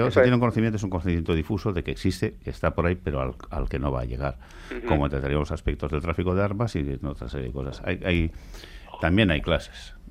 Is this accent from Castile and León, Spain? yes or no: no; Getxo, Basque Country, Spain; Y yo soy de Guecho, que es un lastre importante cuando te enfrentas